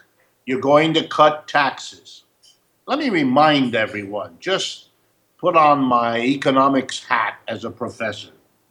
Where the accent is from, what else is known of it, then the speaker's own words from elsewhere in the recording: Youngstown, Ohio, United States; We have an economy full of Detroits and Clevelands and Philadelphias, my hometown, Youngstown, Ohio, and many more like it.